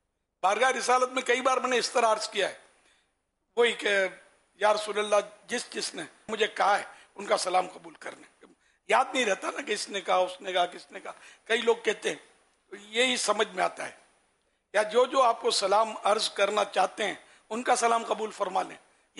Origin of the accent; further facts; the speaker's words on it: Lahore, Punjab, Pakistan; now in Italy; میں لاہور سے آیا ہوں، سارے لاہور والوں نے آپ کو سلام بولا ہے